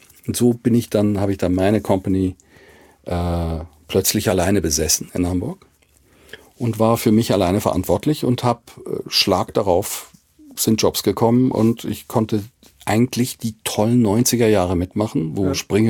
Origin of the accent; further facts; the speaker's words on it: Switzerland; Ich als Schweizer darf das sagen. Ja, ich war ja Schweizer, ich habe das so beobachtet aus der Schweizer Perspektive.